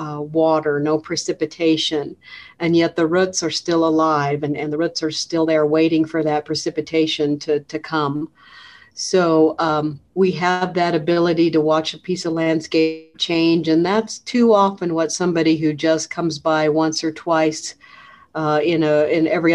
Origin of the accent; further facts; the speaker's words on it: Wyoming, United States; now in Colorado, United States; It came from when we were growing up in Wyoming. We always had the large landscapes of sagebrush and grass.